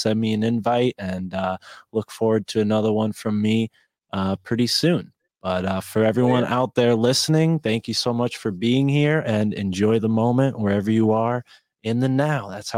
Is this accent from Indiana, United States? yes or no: no; Connecticut, United States; I'm from Connecticut. We're too polite to do that.